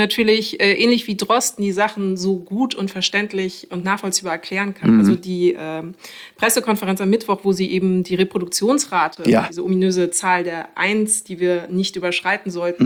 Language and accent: German; Munich, Bavaria, Germany; als Münchnerin, die in Bayern artig ihr super strenges, mega Söder-Abitur gemacht hat.